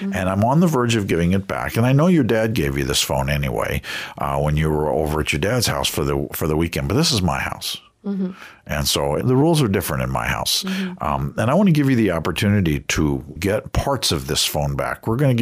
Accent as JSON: {"language": "English", "region": "New York", "country": "United States", "tie": "born or raised there", "also_born_or_lived": "Washington, D.C. / Knoxville", "said": "I said, well, I grew up in New York and then Washington, D.C. And then, you know, I went to undergraduate and some of graduate school in Knoxville."}